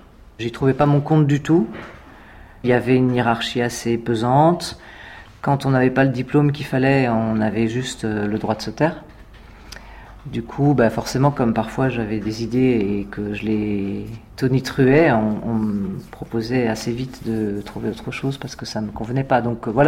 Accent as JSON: {"language": "French", "town": "Paris", "region": "Île-de-France", "country": "France", "said": "Et je viens au départ de Paris. Voilà. Et j'ai travaillé à Paris dans des structures tout à fait classiques."}